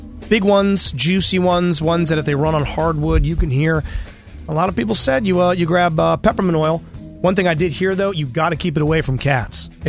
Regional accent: Waldorf, Maryland, United States; I grew up in Waldorf. It's a swampy town. It's always humid.

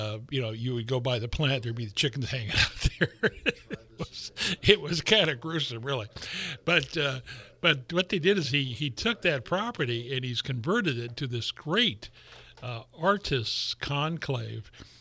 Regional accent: Guerneville, California, United States; I was raised in Guerneville, so I've been driving by Fulton Processing forever. When I was a kid and a teenager, as we drove to Santa Rosa, we'd go by right by Fulton.

